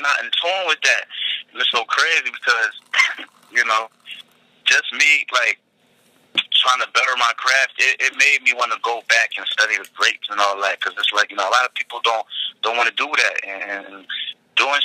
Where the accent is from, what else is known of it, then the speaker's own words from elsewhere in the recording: Asbury Park, New Jersey, United States; My childhood, just growing up in Asbury Park, you know, like, that's 1 square mile to be exact.